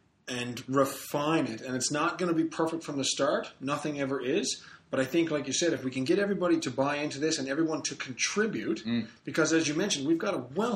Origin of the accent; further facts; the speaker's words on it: Canada; I'm a Canadian emergency medicine trainee.